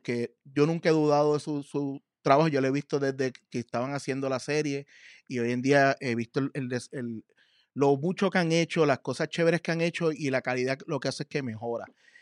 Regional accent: Puerto Rico; nos pasa mucho como puertorriqueños que nos tienen que invalidar en otro lugar para que después digan que nosotros somos buenos.

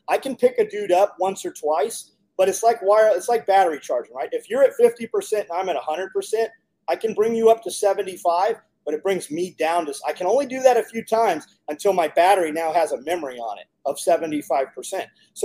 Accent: California, United States; We came from California 15 years ago.

